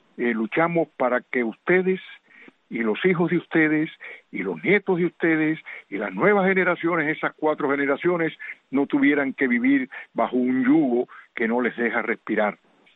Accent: Cuba; como cubano yo te puedo decir, y cubano ya, repito, cargado de años

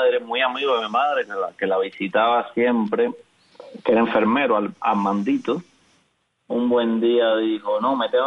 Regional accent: Cuba; now in Spain; Yo cuando me fui de Cuba y vine a vivir a España, yo no me sentía ni remotamente un exiliado

